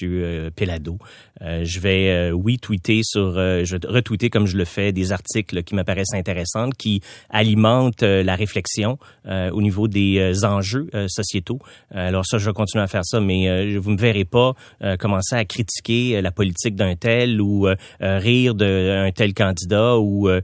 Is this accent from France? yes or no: no; Montreal, Quebec, Canada; je viens de Quartierville, moi. Fait qu'il y a un petit côté chat de ruelle que j'amadoue petit à petit. À 46 ans